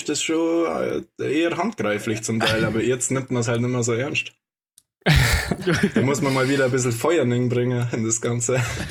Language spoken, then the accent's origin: German; Bad Hindelang, Bavaria, Germany; und ich komme aus Bad Hindelang, nicht aus Oberstdorf